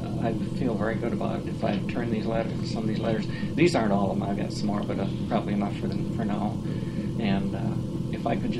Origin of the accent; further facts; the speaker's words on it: Saginaw, Michigan, United States; Well, he was growing up in the Saginaw Valley about the same time I was.